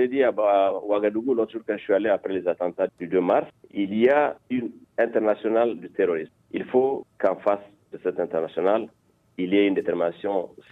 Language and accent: French; Niger; moi, en tant que Nigérien, je souhaitais réellement que une génération plus jeune prenne la relève